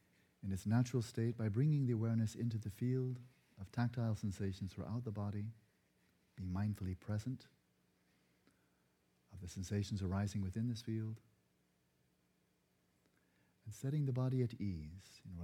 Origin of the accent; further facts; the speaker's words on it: California, United States; a continuation of questions that I was struggling with as a youth growing up in Southern California through my teens.